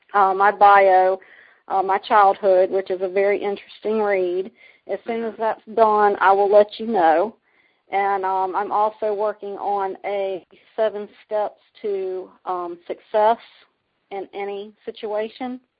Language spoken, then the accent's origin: English; Suffolk, Virginia, United States; Well, again … I'm from Suffolk, Virginia.